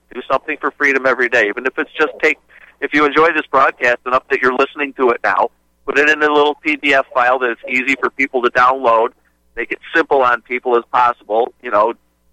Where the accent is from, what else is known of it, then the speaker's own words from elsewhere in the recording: New York, United States; being a New Yorker and watching this guy over the years